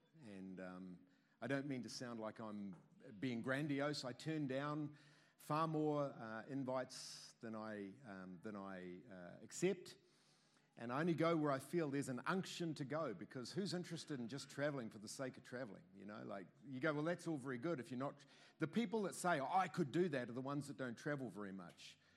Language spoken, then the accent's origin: English; Auckland, New Zealand; It's such a, it's actually a genuine pleasure and a delight to be here because I grew up in Blockhouse Bay.